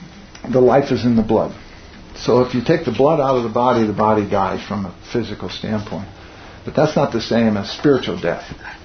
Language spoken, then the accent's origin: English; Iowa, United States; born there; But I'm not from Ireland, you know? I was born in Iowa. I'm not from Iowa. I'm not even from Denver.